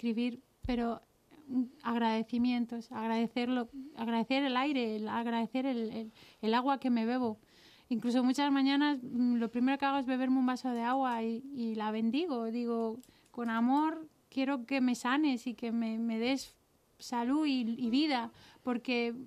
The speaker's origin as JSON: {"language": "Spanish", "town": "Elche", "region": "Valencian Community", "country": "Spain", "said": "Bueno, yo soy licitana y enamorada de mi tierra"}